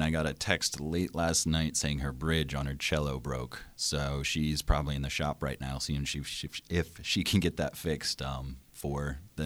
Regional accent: Annapolis, Maryland, United States; now in Pittsburgh, United States; I am not. I'm from the Annapolis area in Maryland.

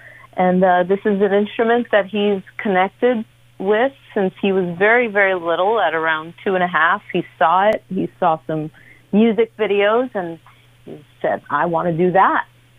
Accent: Dominican Republic; also born or lived in Jersey; I was born in Jersey. I moved to Dominican Republic with my mom. I was raised there for quite a few years

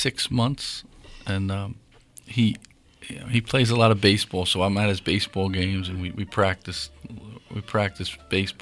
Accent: Presto, Pennsylvania, United States; I'm actually from Presto.

